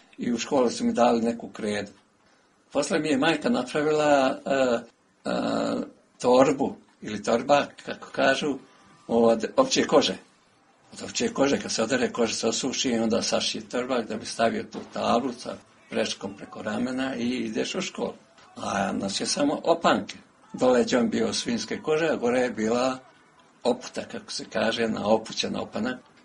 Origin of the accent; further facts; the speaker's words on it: Berkovići, Republika Srpska, Bosnia & Herzegovina; I svi smo mi u gimnaziji bili deca sa sela. Znači ja sam došao iz Berkovića